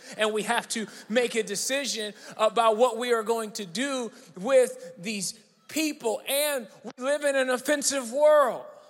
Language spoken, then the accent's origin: English; Dallas, Texas, United States; Number one, I am from Dallas